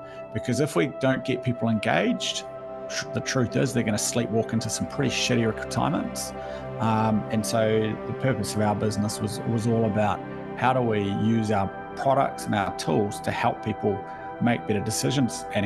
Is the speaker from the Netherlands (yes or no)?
no; Auckland, New Zealand; So Auckland, born and raised. And then I went to Dunedin for university, and then back to Auckland, where I started my finance career.